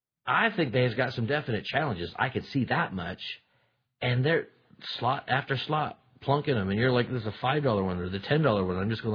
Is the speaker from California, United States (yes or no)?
yes; California, United States; I am a Californian in terms of I like smoke-free environments.